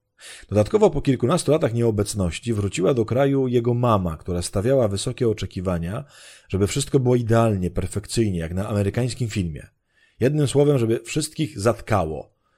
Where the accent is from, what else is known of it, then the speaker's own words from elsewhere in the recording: Lesser Poland, Poland; oboje pochodzimy z małej miejscowości w Małopolsce. On tam miał pracę i został, a ja musiałam wyjechać do Krakowa